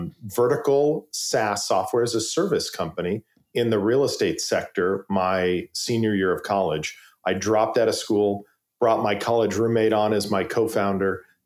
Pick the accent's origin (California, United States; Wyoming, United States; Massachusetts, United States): California, United States; Westlake Village; And the next day I'm at a coffee shop in my hometown here of Westlake Village.